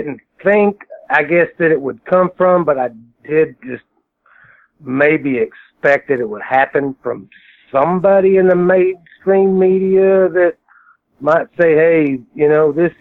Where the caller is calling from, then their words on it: Midland, Texas, United States; 4th and T, man. West Texas. Midland, Texas.